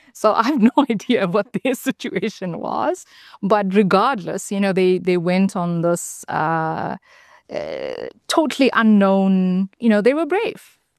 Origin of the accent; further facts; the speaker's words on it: South Africa; I identify more strongly as South African